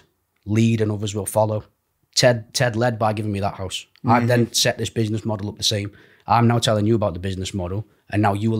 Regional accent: Stoke-on-Trent, West Midlands, United Kingdom; I'm just a person with a heart.

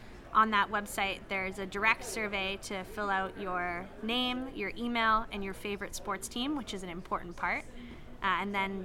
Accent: Canada; So my background, I grew up in Canada, and I worked in high-performance sport there.

